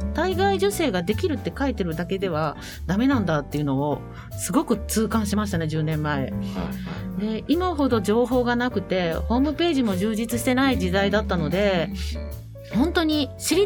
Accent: Shiga, Japan; 滋賀県から参りました。

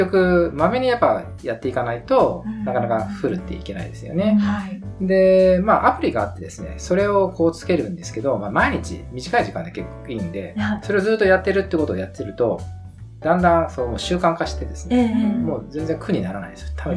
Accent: Kitakyushu, Fukuoka, Japan; はい、私はですね、出身は福岡県北九州になります。

